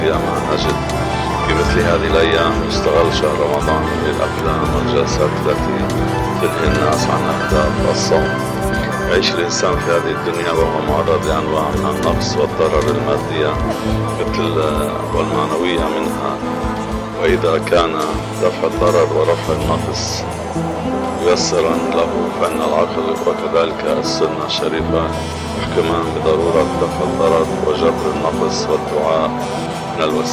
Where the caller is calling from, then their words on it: Beirut, Beirut Governorate, Lebanon; وهكذا كان الشهداء رحمهم الله عندنا في لبنان